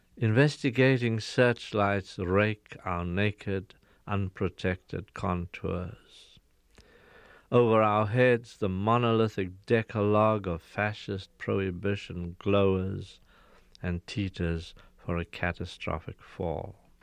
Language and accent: English; South Africa; now in United States; I'm a resident alien. I've chosen not to apply for American citizenship because I don't accept that I am not a South African citizen.